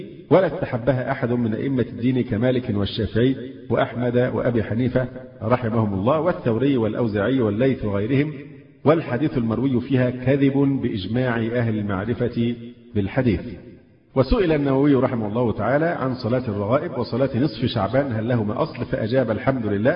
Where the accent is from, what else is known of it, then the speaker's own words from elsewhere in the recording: Egypt; فرضو مفروض أن احنا مصريين ومعرفين لقبه